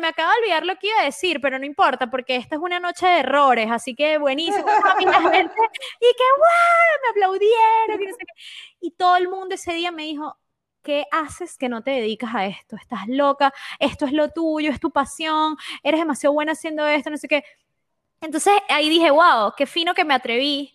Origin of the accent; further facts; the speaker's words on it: Barinas, Venezuela; now in Caracas, Venezuela; Yo soy de Barinas y mi familia está en Barinas